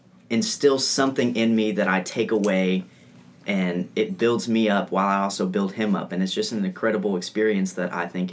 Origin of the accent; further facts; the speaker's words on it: Cleveland, Tennessee, United States; I'm from Cleveland, Tennessee, so I've grown up around Lee University